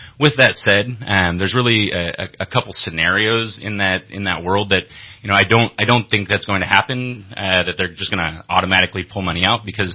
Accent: Cottonwood, California, United States; I'm an insurance agent here in Reading. I grew up down in Cottonwood, went to the Tehama County schools on the other side of the county border. Yeah, grew up around here

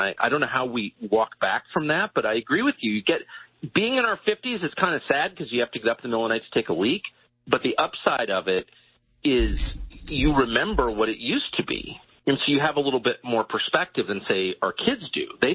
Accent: La Jolla, California, United States; also born or lived in Georgetown; I mean, I grew up in La Jolla, California, and Georgetown in a, you know, affluent family or whatever. But I have a very much a working man mentality about work.

